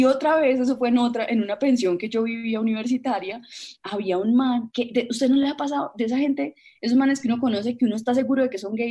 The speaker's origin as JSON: {"language": "Spanish", "town": "Cúcuta", "region": "Norte de Santander", "country": "Colombia", "said": "Eso será de mi tierra. Come repollo, caga, repicho. ¿No?"}